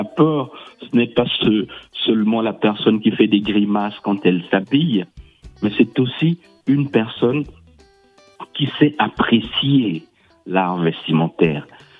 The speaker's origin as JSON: {"language": "French", "region": "Pointe-Noire", "country": "Republic of the Congo", "tie": "born there", "said": "Oui, je suis né au Congo-Brazzaville, à Pointe-Noire, une très belle ville, hein, Pointe-Noire, au bord de l'océan Atlantique, avec des palmiers, avec l'air marin, le littoral."}